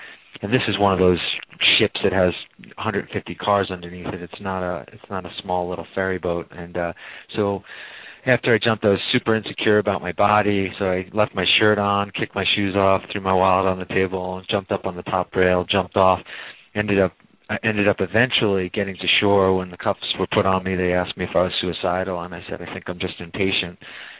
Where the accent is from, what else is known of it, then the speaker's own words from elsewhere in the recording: New York, United States; I grew up in New York, Irish Catholic kid